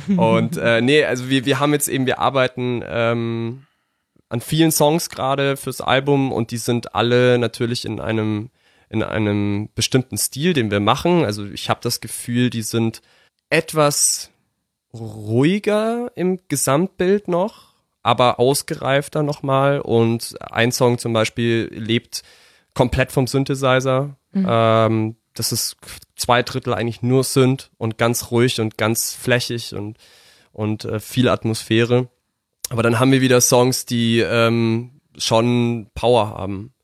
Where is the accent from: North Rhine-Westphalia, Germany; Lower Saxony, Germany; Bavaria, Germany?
Bavaria, Germany; weil München einfach ein bisschen bekannter ist als der Ammersee natürlich